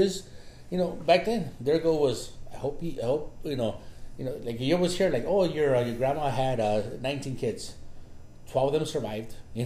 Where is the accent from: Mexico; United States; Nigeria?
Mexico; You and I, we're Mexican, and we come from Mexican upbringing.